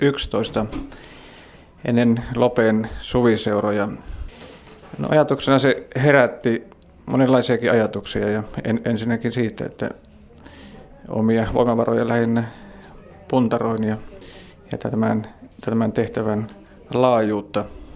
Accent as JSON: {"language": "Finnish", "town": "Oulainen", "region": "North Ostrobothnia", "country": "Finland", "tie": "born or raised there", "said": "Asun todella Oulaisissa ja tunnen asuvani omilla juurilla, koska olen syntynyt Oulaisissa ja perheeni kanssa olen nyt asunut siellä 20 vuotta. Olen syntyjän tosiaan sieltä Oulaisten Matkanimasta ja kauppiaan poika."}